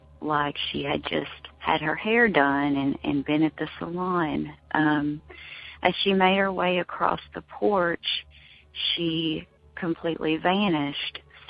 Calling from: Kentucky, United States; I'm calling from Kentucky.

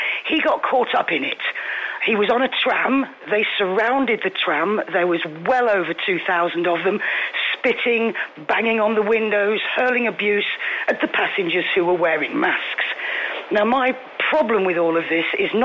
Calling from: Santa Ponsa, Balearic Islands, Spain; I'm calling from Santa Ponza.

